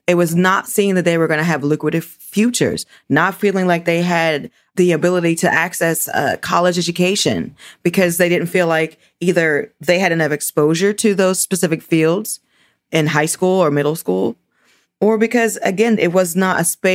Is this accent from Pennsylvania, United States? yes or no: yes; Pittsburgh, Pennsylvania, United States; I grew up here in Pittsburgh.